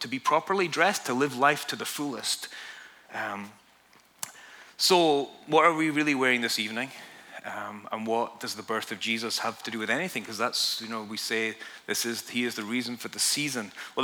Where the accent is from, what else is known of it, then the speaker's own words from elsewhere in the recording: Scotland, United Kingdom; it's freezing cold here. I'm from Scotland, and we wear these clothes all the time